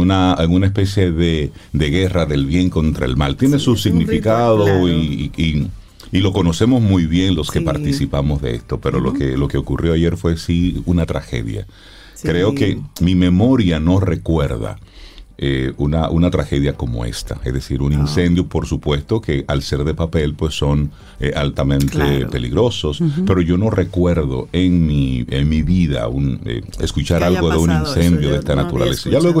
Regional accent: Salcedo, Hermanas Mirabal, Dominican Republic; mi solidaridad para mi pueblo Salcedo con esto

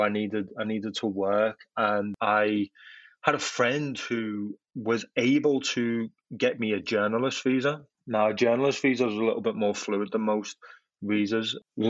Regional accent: Liverpool, North West England, United Kingdom; moved away as an adult; now in United States; So as you can probably tell, I'm not a native of this country. The accent's a little bit different. I'm from Liverpool in England. And yeah, that's where I grew up. I moved to the US actually almost exactly 10 years ago when I was 27.

